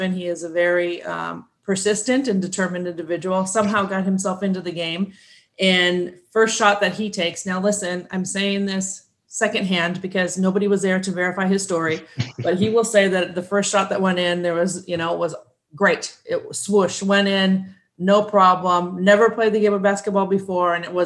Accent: Midwest, United States; I grew up in the Midwest, small community, small town

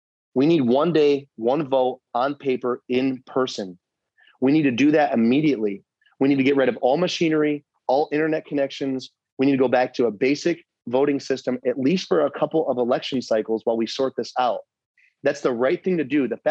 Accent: United States; And as an American, I have the right to say to myself and my family, no, we're not going to take that vaccine.

